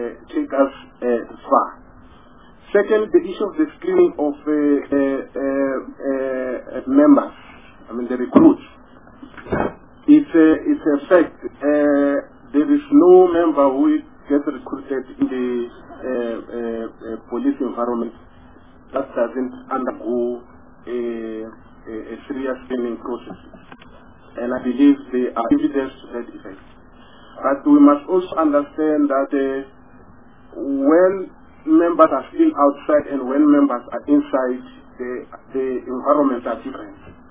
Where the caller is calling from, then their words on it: Tshwane, Gauteng, South Africa; I'm speaking from Tswane.